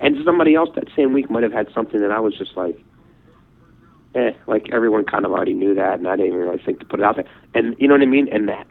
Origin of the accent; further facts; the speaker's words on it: Baltimore, Maryland, United States; I grew up in Baltimore, we live just outside of Baltimore now